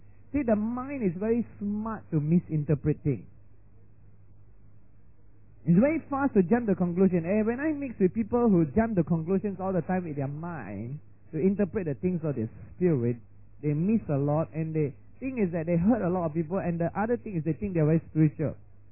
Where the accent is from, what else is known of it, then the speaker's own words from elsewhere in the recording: Johor Bahru, Johor, Malaysia; when things happen in my hometown in JB